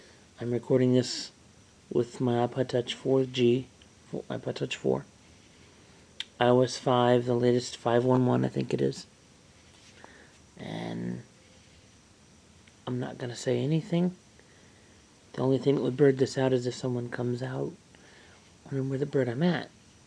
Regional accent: Scottsdale, Arizona, United States; now in Waxhaw, United States; I'm from Scottsdale, Arizona, but at the moment I'm down in Waxhaw, North Carolina.

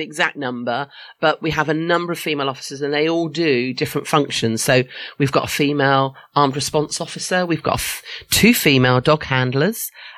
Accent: Isle of Wight, South East England, United Kingdom; I was born on the Isle of Wight. I was actually born in a police house in Staplers Road, because my dad was in the police, and spent my first 18 years on the Isle of Wight.

